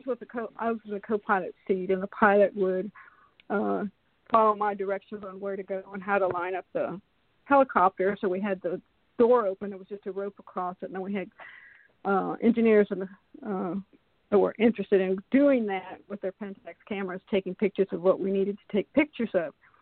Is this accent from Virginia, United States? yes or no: no; Zanesville, Ohio, United States; also born or lived in Cleveland, United States / Bangkok, Thailand; I was born in Cleveland, Ohio, and I was taken with my parents. They took me to Zanesville, Ohio, and I've been in and out of there